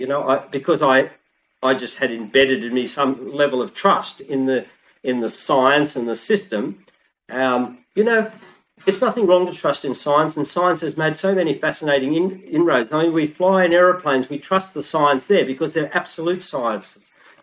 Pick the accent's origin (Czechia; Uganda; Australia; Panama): Australia; as an Australian and part of the Commonwealth